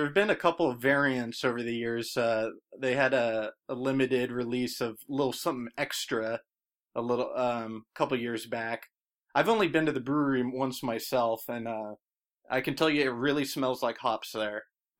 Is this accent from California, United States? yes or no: yes; Santa Rosa, California, United States; I grew up in Santa Rosa, which is just a little ways away from Petaluma, where their main brewery is